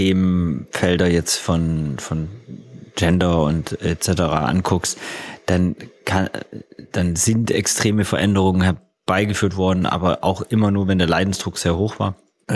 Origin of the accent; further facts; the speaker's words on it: Baden-Württemberg, Germany; also born or lived in Hamburg; ich bin aus dem Schwabenländle, Bildungsbürgertum aufgewachsen, aber sozialisiert auf St. Pauli